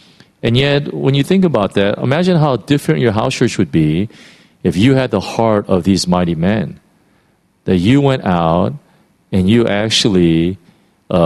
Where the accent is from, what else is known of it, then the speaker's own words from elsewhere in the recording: California, United States; Like when we say, you know, as a Californian, oh man, I wish I had some In-N-Out right now.